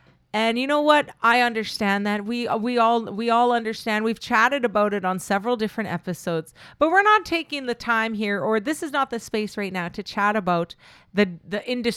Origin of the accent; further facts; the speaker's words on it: Manitoba, Canada; I'm from Treaty One Nation, from Broken Head Ojibwe Nation